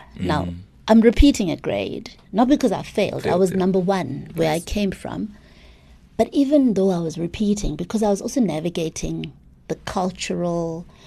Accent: Mabopane, Gauteng, South Africa; I grew up in Bophuthatswana in an all-black community. Mm. And like I said, there were few Indians. Where I grew up, it was a very suburban part of Mabopane.

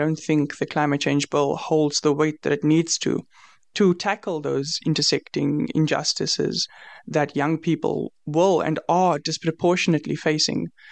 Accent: South Africa; I'm a youth intersectional justice activist. I'm from South Africa.

